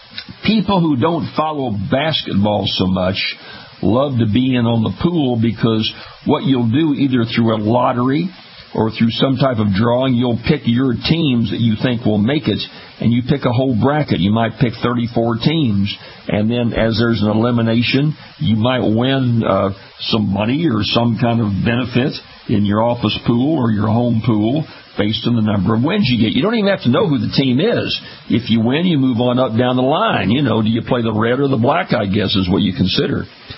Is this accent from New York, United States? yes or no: no; Louisiana, United States; and of course my home state of Louisiana.